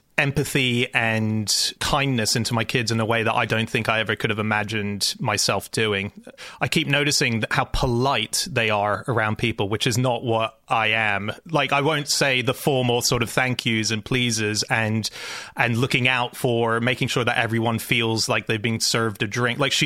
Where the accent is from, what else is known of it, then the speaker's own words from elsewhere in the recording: Sydney, New South Wales, Australia; Sydney. Yeah, so in the northern beaches. We live right next to the beach where Home and Away is filmed. That's our local beach.